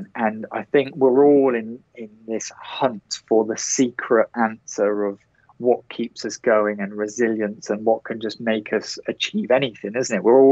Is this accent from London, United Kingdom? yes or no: no; Gloucester, South West England, United Kingdom; I'm from Gloucester in England, right? We don't have mountain lions.